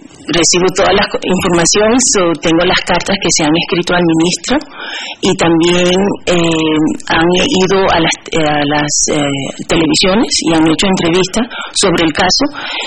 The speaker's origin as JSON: {"language": "Spanish", "country": "Panama", "also_born_or_lived": "Colombia", "said": "para mí el caso de Panamá es un caso personal, como panameña y como colombiana específicamente"}